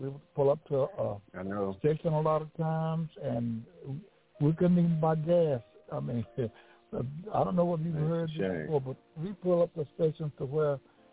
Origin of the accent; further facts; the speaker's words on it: Gainesville, Georgia, United States; I'm a Southerner. I'm from Georgia. I was born in Gainesville, Georgia. And I came from a singing family. So I was raised up in Gainesville, Georgia